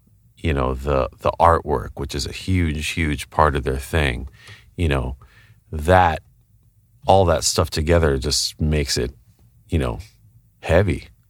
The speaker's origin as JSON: {"language": "English", "town": "Oxnard", "region": "California", "country": "United States", "tie": "born or raised there", "said": "I feel like I had seen that name around growing up around Oxnard, you know, in high school and stuff like that."}